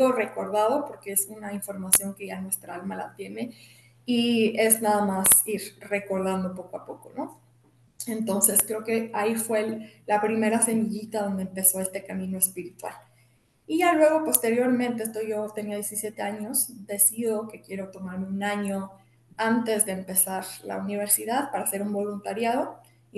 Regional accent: Ecuador; also born or lived in Spain; regreso a mi país, yo soy de Ecuador y comienzo a trabajar en una firma reconocida internacionalmente

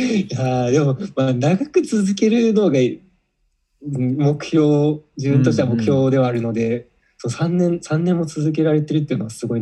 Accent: Okinawa, Japan; 僕も吉高も沖縄出身で、でも地元が一緒ってわけではなくて

